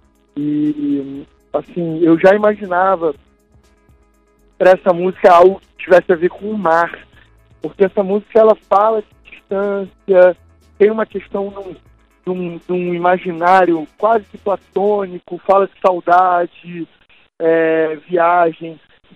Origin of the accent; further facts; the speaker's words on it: Rio de Janeiro, Brazil; eu nasci em Copacabana e fui morar em Ipanema com a minha mãe depois, mas sempre convivi com Copacabana por conta do meu pai.